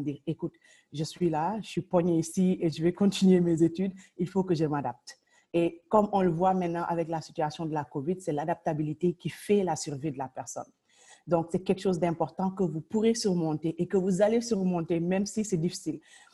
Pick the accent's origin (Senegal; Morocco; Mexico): Senegal; moved away as an adult; now in Canada; je suis originaire du Sénégal. Je suis au Canada depuis 13 ans maintenant. Alors, je suis arrivée à Winnipeg, au Manitoba, dans l'ouest.